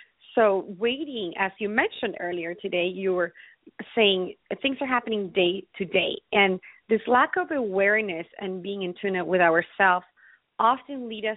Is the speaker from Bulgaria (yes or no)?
no; Ecuador; now in United States; originally, I come from Ecuador, South America. So I've been here in the United States for the last 17 years.